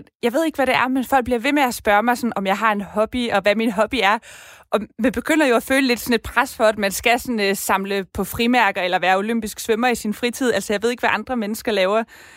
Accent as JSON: {"language": "Danish", "town": "Odense", "region": "Region of Southern Denmark", "country": "Denmark", "said": "Jeg kommer fra Odense"}